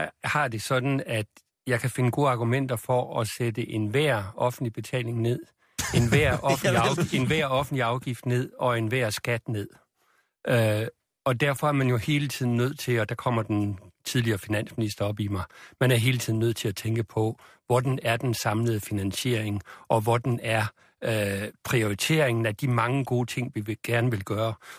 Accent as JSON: {"language": "Danish", "town": "Holstebro", "region": "Central Denmark Region", "country": "Denmark", "tie": "born or raised there", "said": "Jeg er født og opvokset i Holstebro, jo, ikke?"}